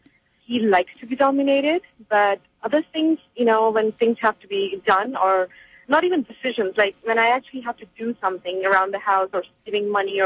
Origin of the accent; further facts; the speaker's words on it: London, United Kingdom; I grew up in London myself.